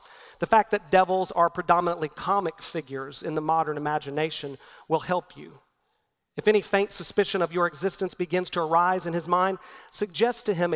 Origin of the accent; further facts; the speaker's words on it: Oklahoma, United States; What about all of the casinos in my home state of Oklahoma that I cringe when I drive by them on I-35